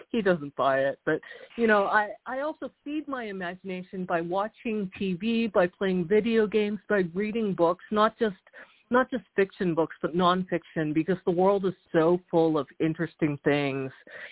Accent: Houston, Texas, United States; born there; also born or lived in South Korea; I was born in Houston. I'm Korean-American, but my parents are Korean, and they were homesick for Korea, so we actually sort of bounced back and forth between Texas and South Korea, which are, as you might imagine, two very, very different cultures.

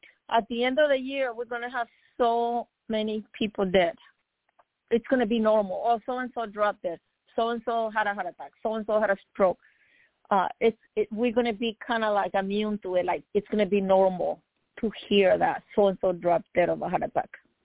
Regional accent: Miami, Florida, United States; This is one of my childhood friends I grew up with in Miami.

